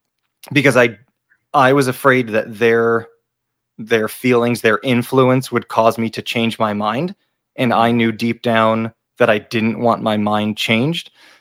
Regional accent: Connecticut, United States; moved away as an adult; now in Arizona, United States; So I grew up in Connecticut. All of my family is still there. I came out to Arizona to go to grad school

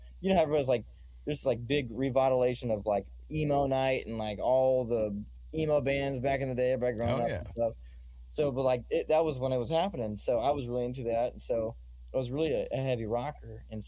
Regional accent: Indianapolis, Indiana, United States; Born and raised Indianapolis, Indiana.

